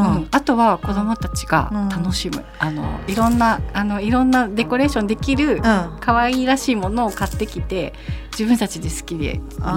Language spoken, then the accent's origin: Japanese; Nagoya, Aichi, Japan; 名古屋人なので、まあ、田楽の味噌とか、味噌カツの味噌とか、地域的にいろいろアレンジできるし